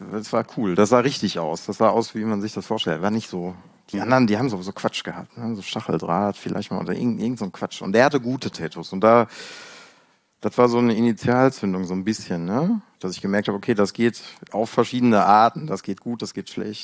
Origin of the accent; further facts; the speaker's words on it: Witten, North Rhine-Westphalia, Germany; Das ist auch meine Heimatstadt, deswegen war das naheliegend.